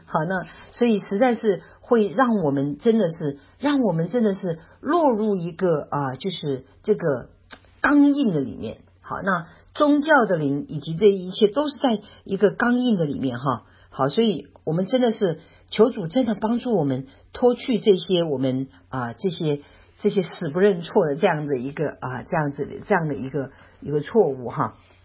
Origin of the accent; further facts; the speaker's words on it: China; 特别是我们中国人，我们就一定要做到最好。